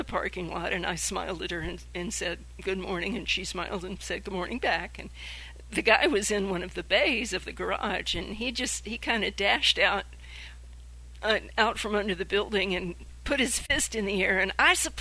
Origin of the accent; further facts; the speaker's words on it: Baltimore, Maryland, United States; Liz McAllister had lived and worked and helped form Jonah House in Baltimore, my hometown, with her husband Phil Berrigan, and I knew them.